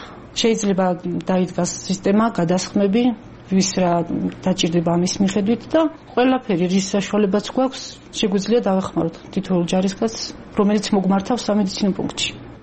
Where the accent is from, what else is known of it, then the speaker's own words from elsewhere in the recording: Ereti, Shida Kartli, Georgia; მე თვითონ დაბადებული და გაზრდილი ვარ ერეთში, სოფელი ერეთი გაგებული გექნათ.